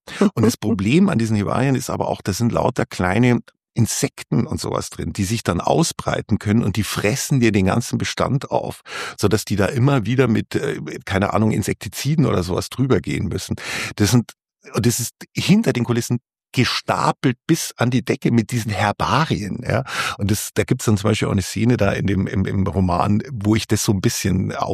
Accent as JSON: {"language": "German", "town": "Munich", "region": "Bavaria", "country": "Germany", "said": "Entschuldigung, ich komme aus München"}